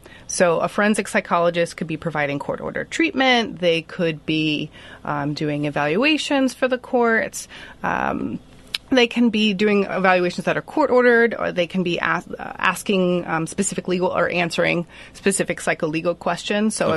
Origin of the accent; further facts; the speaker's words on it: Yardville, New Jersey, United States; I'm sorry. Yardville. I'm going to keep doing that in New Jersey, in Hamilton.